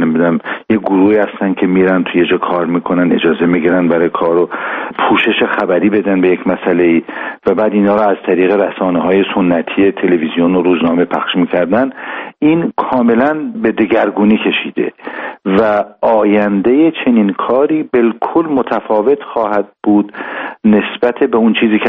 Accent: Iran; به عنوان یک ایرانی خودم

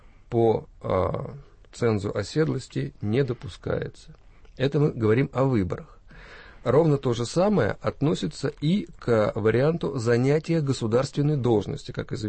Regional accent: Moscow, Russia; я москвич. Я москвич.

